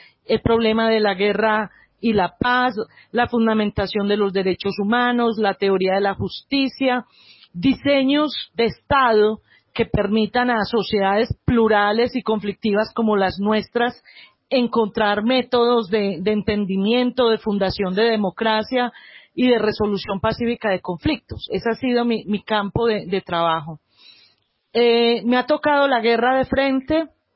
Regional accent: Antioquia, Colombia; accent: Antioquian; soy antioqueña, como lo delata mi acento.

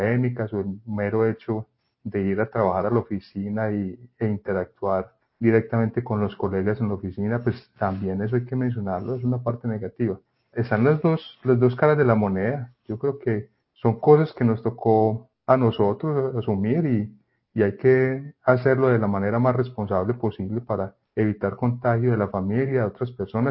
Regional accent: Andes, Antioquia, Colombia; moved away as an adult; also born or lived in Medellín; now in United States; Yo nací en Andes, Antioquia. Estuve allí en el pueblo hasta que cumplí o que terminé mi colegio, el bachillerato. Una vez terminé el bachillerato, me fui para Medellín a estudiar la carrera de ingeniería forestal y permanecí en Medellín todo ese tiempo hasta que ya me vine para Estados Unidos.

